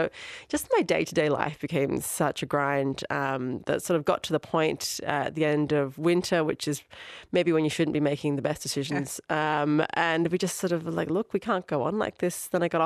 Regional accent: Sydney, New South Wales, Australia; when I grew up in Australia to an Irish parent, we have this thing in my part of Sydney, which is a mostly immigrant community. So all my friends' parents were something. All of us were the firstborn Australian sort of generation.

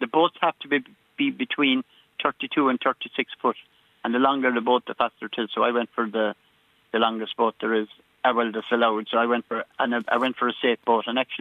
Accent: Limerick, County Limerick, Ireland; born there; now in Dingle, Ireland; I was born in Limerick, and about 5 years after I got married, I moved to Dingle to become a fisherman

